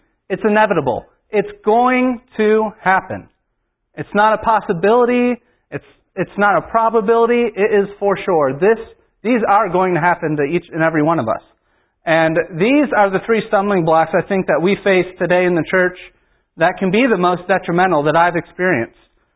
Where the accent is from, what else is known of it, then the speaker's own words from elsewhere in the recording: New York, United States; moved away; Well, when I grew up in New York, there was this park, and it was called Allen Park.